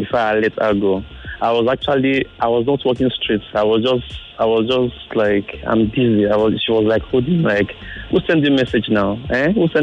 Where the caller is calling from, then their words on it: Ikorodu, Lagos, Nigeria; I'm calling from Ikorodu.